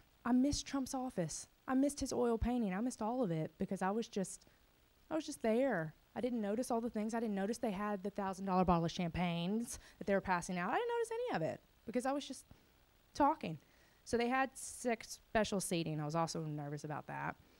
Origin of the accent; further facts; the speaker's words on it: Shreveport, Louisiana, United States; I mean, I'm from Shreveport. We're good at falling in potholes, but we're not good at, you know, talking and schmoozing people.